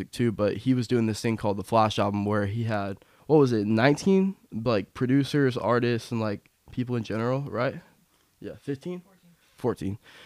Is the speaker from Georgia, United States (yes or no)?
yes; Georgia, United States; accent: country twang; I got a little country twang to me. I'm from Tequila, so.